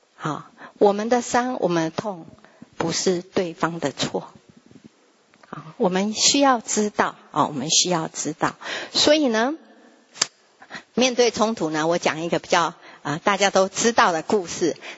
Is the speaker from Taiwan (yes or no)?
yes; Taiwan; 或是我们台湾话说边得边议，